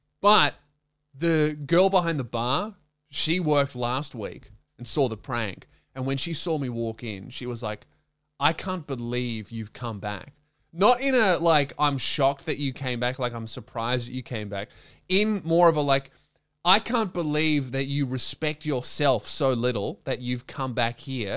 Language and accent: English; Melbourne, Victoria, Australia; This is like the first gig in Melbourne in my hometown since the surgery.